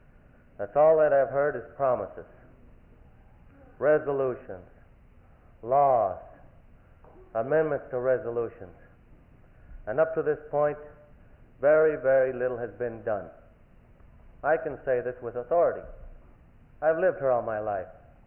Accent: San Diego, California, United States; But nevertheless, I'm a native San Diegan, born and raised in San Diego.

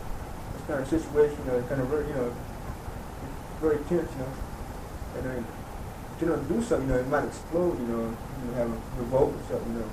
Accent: United States; I'm not from the BIA, but I'm from the Navajo, but through the BIA.

